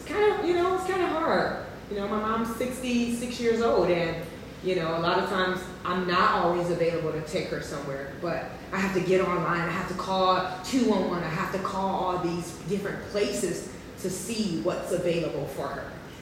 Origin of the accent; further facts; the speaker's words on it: Detroit, Michigan, United States; now in Chula Vista, United States; I'm from Detroit, Michigan. And so we came here in 2013 to California, and we moved to Chula Vista in 2016.